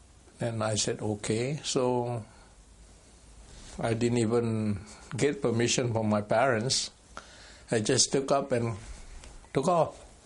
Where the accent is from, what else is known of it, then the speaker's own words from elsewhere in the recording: Singapore; maybe it's the complex that I grew up in Singapore. I met a lot of Britishers.